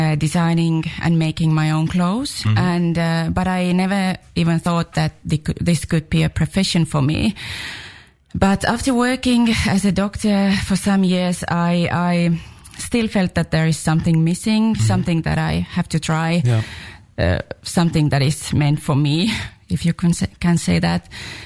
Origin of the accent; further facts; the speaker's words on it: Estonia; English is a second language; moved away as an adult; Well, I actually come from Estonia. I grew up there and studied there.